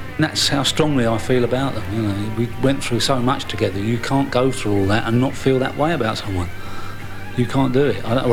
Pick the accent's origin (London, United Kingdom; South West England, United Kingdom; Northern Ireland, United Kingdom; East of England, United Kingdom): London, United Kingdom; Shepherd's Bush; I came from Shepherd's Bush, working class background, slung out of school at 15, straight out to work in a factory.